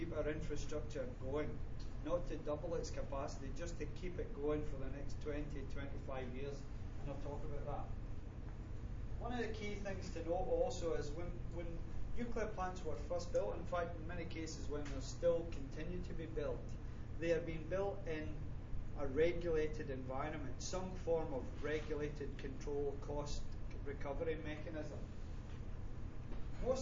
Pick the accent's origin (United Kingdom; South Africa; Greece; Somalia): United Kingdom; accent: Bruce County; now in Canada; you can tell from my accent I'm originally from the UK, despite my Bruce County accent that's overlaid on top of it.